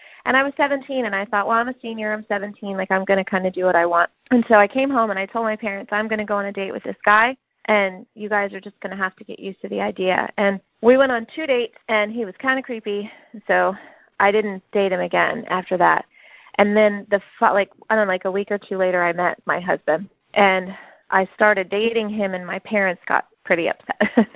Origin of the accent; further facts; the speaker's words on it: South Carolina, United States; I grew up in South Carolina, which is very, at the time, so this was at the time, it was very, very racially diverse.